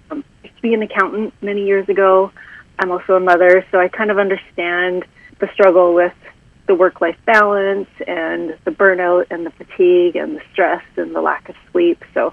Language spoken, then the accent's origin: English; Red Deer, Alberta, Canada; moved away as an adult; now in Cayman Islands; I used to be an accountant, and I'm originally from Red Deer, Alberta. I now actually live in the Cayman Islands, and I moved down there as an accountant